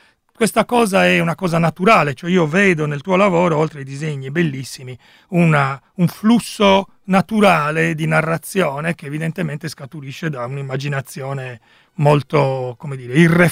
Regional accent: Alghero, Sardinia, Italy; born there; gli algheresi, io sono nato ad Alghero, sono tutti pazzi

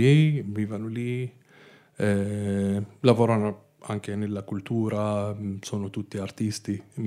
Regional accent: Bethlehem, West Bank, Palestine; now in Milan, Italy; Beh, sono arrivato da Betlemme, in Palestina.

